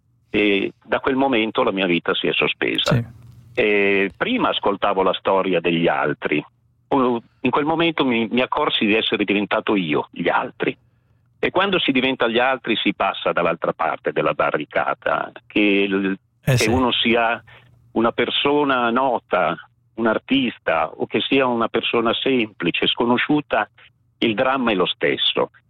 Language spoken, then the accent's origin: Italian; Verbania, Piedmont, Italy; io sono di Verbania sul Lago Maggiore